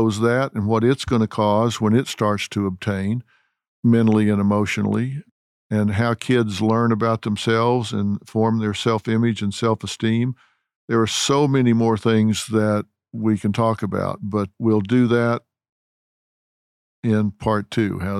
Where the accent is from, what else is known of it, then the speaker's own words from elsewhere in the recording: Texas, United States; Well, I'm not from Hollywood. I'm not a let's do lunch guy. I'm from Texas.